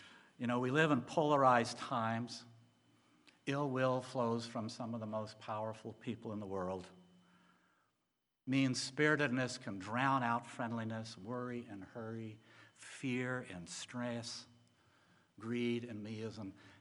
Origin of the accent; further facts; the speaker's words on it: Houston, Texas, United States; I grew up in Houston, Texas, and on hot summer afternoons, hot summer days, I, along with my four brothers and one sister, would tumble into our blue and white Chevrolet station wagon